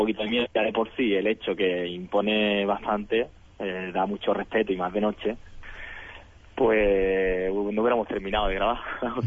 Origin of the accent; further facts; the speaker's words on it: Rincón de la Victoria, Andalusia, Spain; yo quiero hacer una tarde-noche de cortos aquí en mi pueblo, en Rincón de la Victoria